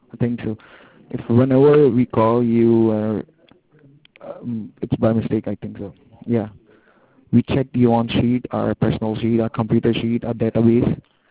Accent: India; And I'm here for work, but I belong to India.

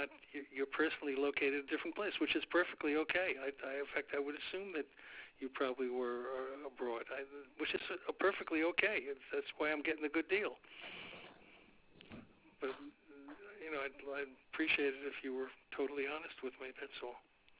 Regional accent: New York City, New York, United States; I'm a New Yorker, I know.

